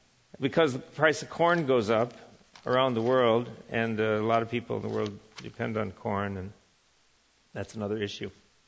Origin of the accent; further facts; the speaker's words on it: Eau Claire, Wisconsin, United States; I worked in a paper mill in Eau Claire, Wisconsin, which was my hometown.